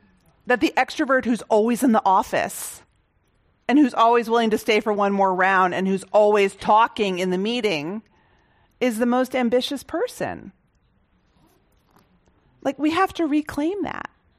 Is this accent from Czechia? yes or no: no; Boston, Massachusetts, United States; because I'm from Boston.